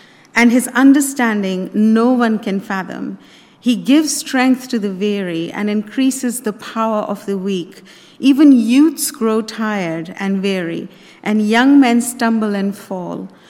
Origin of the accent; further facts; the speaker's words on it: Delhi, India; I grew up in Delhi, and if anyone has been or knows anything, we know that the traffic is crazy in India.